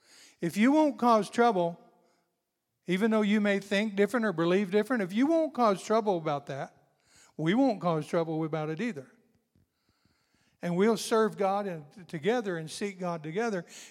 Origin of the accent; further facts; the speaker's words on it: Scotland, United Kingdom; And so I'm Scottish. My wife is English.